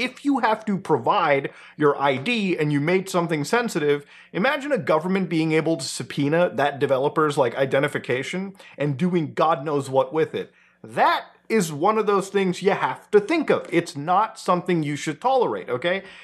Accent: Canada; Being a Canadian person myself

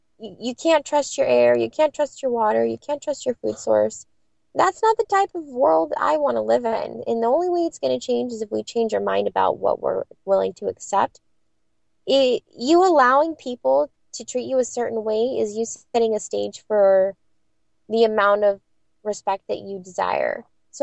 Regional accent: San Diego, California, United States; Monsanto manufactured PCBs have polluted the entire San Diego Bay. This is my hometown

